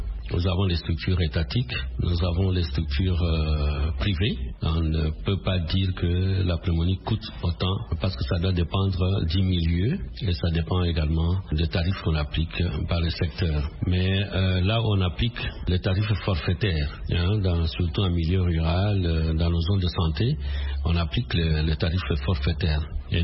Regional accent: DR Congo; ici chez nous en RDC

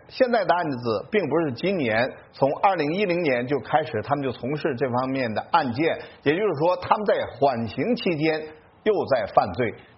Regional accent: China; moved away; 像我有时回国就看到在我的家乡

